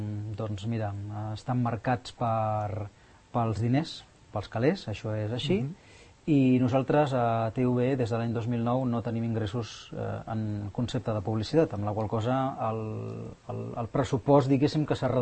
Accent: Cerdanyola del Vallès, Catalonia, Spain; also born or lived in Barcelona; now in Sant Cugat del Vallès, Spain; Doncs jo vaig néixer a Barcelona el 74, després vaig anar a viure amb els meus pares a Cerdanyola, o sigui, aquí a 10 quilòmetres, i des de l'any 2000 sí que visc i treballo a Sant Cugat.

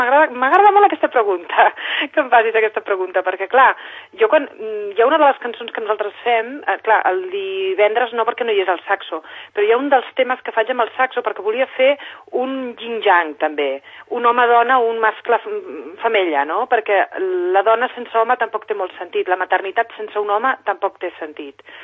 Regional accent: Sant Cugat del Vallès, Catalonia, Spain; jo soc de Sant Cugat

